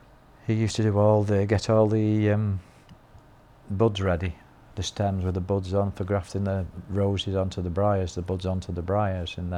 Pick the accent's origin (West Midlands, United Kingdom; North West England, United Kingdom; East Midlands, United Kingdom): North West England, United Kingdom; Allostock; Yes, I was born in Allostock.